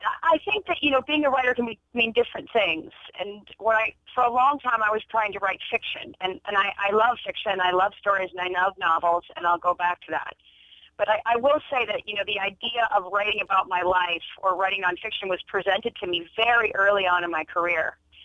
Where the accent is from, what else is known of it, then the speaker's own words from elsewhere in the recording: Alaska, United States; moved away; And just living in Baltimore was so different from growing up in Alaska.